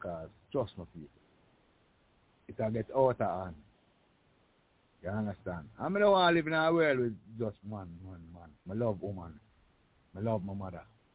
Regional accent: Jamaica; so people, make we clean up Jamaica as Jamaican.

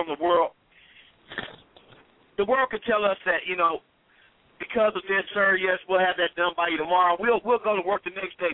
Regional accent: Compton, California, United States; I have not always been in I grew up in Compton. And even though my mother had a clean house, we had roaches coming in there

